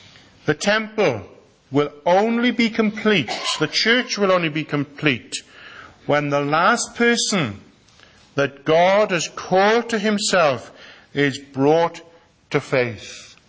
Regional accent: Wales, United Kingdom; moved away; As Welsh people, we can be like that as well. "Oh, I'm from so and so." I still say it, "I'm from Pembrokeshire. It's years since I lived there."

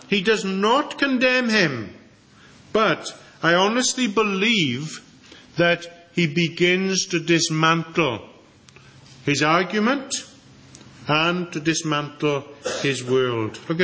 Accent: Wales, United Kingdom; but we will not be saved because we are Welsh evangelicals.

